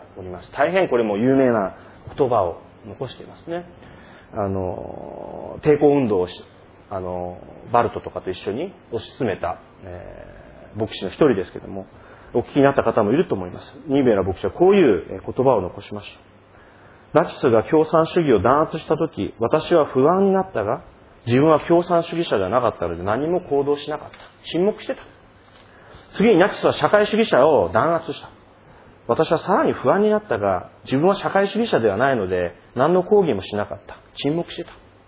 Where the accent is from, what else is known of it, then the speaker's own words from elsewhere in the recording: Yokohama, Kanagawa, Japan; で、私の出身の横浜でもですね